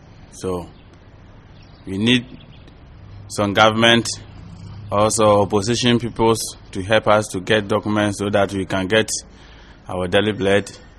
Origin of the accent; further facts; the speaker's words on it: Ghana; also born or lived in Côte d'Ivoire; now in Europe; I'm from Ghana, my part from Cote d'Ivoire.